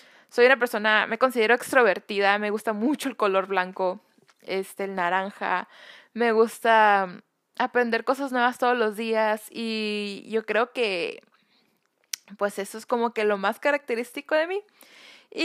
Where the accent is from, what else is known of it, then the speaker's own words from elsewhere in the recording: Mexico; soy mexicana, nací el 16 de diciembre del 2000, tengo 19 años, signo Sagitario, dejando eso claro. Y pues bueno, hablo inglés